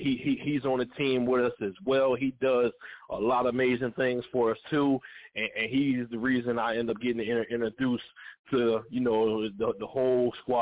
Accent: Philadelphia, Pennsylvania, United States; That music, we really feel it. And I'm from Philly.

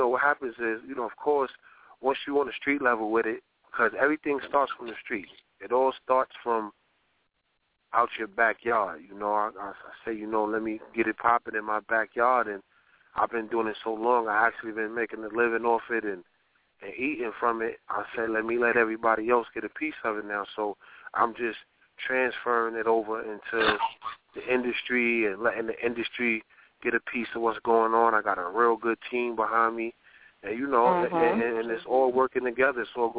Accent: Charleston, South Carolina, United States; now in Brooklyn, United States; Okay, I'm originally from South Carolina, Charleston, South Carolina.

